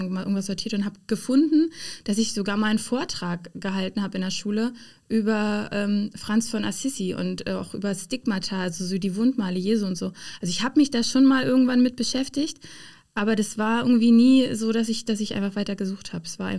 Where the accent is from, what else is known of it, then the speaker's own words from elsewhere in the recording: Eisenhüttenstadt, Brandenburg, Germany; Also ich bin 1989, tatsächlich schon ziemlich alt, geboren in Eisenhüttenstadt und vor 5 Jahren auch in eine Zelle gezogen. Und ja, da wohnen wir jetzt, also quasi in der Nähe von Eisenhüttenstadt mit meinem Mann, meinen beiden Kindern und unserem Hund